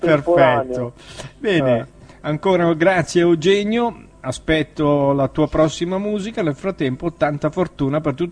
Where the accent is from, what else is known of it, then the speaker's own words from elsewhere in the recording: Milan, Lombardy, Italy; come per me dicono subito che sono milanese